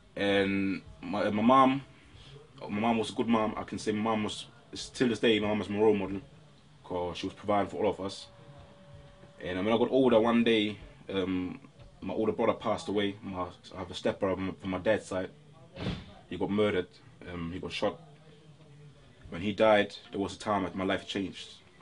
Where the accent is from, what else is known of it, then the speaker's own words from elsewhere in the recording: Bremen, Germany; I was born and raised in Germany, in Bremen City, which is next to Hamburg and next to Hannover, which is in the north side of Germany. I was raised by a Ghanaian mom and by my stepdad, who is of American background.